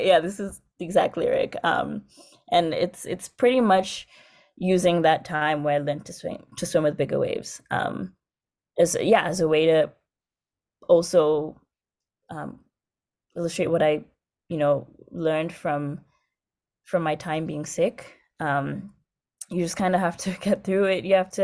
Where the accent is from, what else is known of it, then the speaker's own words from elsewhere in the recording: Coast, Kenya; growing up in Kenya, the coast, we have the Indian Ocean and there's a reef, so all of the waves are broken.